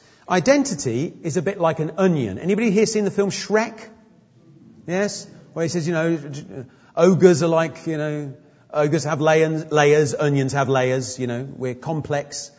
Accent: United Kingdom; And we as British Christians are also the product of the story of Christian mission in Europe.

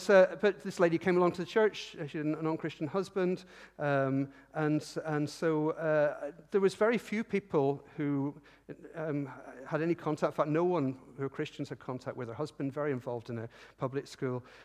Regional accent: United Kingdom; We do this as British people, don't we?

